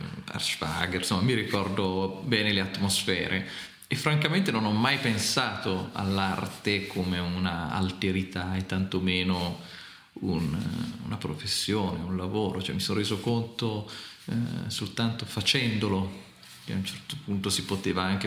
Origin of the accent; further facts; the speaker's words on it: Milan, Lombardy, Italy; also born or lived in Naples; Sì, ho fatto in tempo a nascere a Napoli, anche se sono cresciuto a Milano